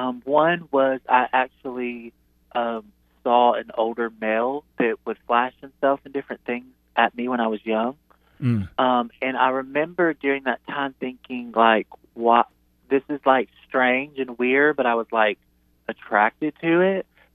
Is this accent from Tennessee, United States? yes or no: yes; Tennessee, United States; now in Georgia, United States; I actually live in Georgia. The bulk of my story of my life, I grew up in Tennessee and lived in Tennessee, south of Nashville area.